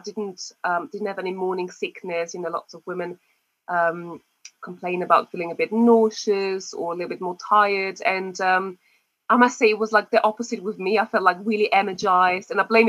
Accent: Austria; now in United Kingdom; And I'm from Austria, but I've lived in the UK for 17 years.

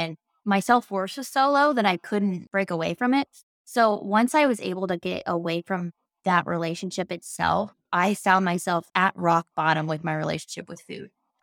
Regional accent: Ohio, United States; Yeah, I'm from like central Ohio originally.

